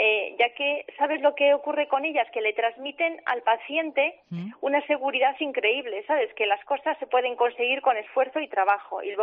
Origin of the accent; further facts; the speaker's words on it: Val de San Lorenzo, Castile and León, Spain; nosotros somos, pues eso, de Val de San Lorenzo y durante el viaje de vuelta lo notamos